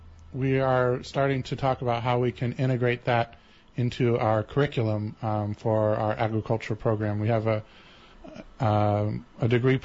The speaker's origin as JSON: {"language": "English", "region": "Iowa", "country": "United States", "tie": "born or raised there", "said": "So I am originally from Iowa, farm country, and grew up in a small community in southeastern Iowa."}